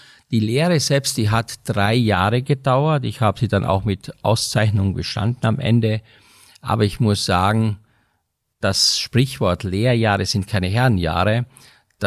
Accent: Austria; now in Germany; ich bin ja in Österreich auf dem Bauernhof groß geworden

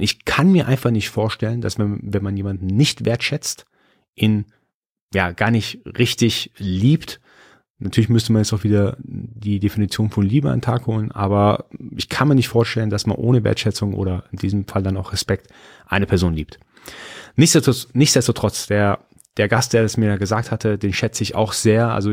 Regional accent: Iran; Also ich bin Iraner, bei uns ist Höflichkeit eine ganz, ganz wichtige Charaktereigenschaft.

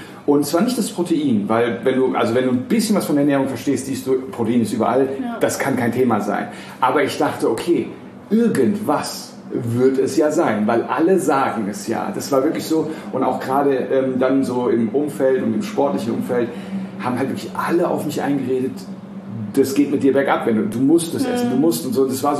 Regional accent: Frankfurt am Main, Hesse, Germany; born or raised there

